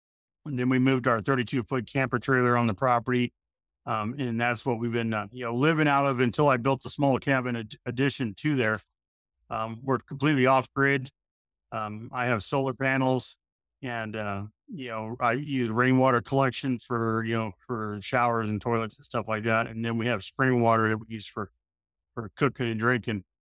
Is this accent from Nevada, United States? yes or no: yes; Lake Tahoe, Nevada, United States; also born or lived in Los Angeles, California; now in Tennessee, United States; I was born in Southern California in Los Angeles, unfortunately. We escaped that when I was about 6 years old, moved to Lake Tahoe, Nevada. we lived in, Tahoe, Reno area for most of my youth.